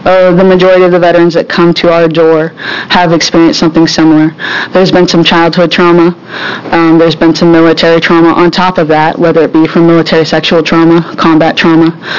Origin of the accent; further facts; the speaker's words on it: Springfield, Oregon, United States; I grew up in Springfield, and I'm an Army veteran myself.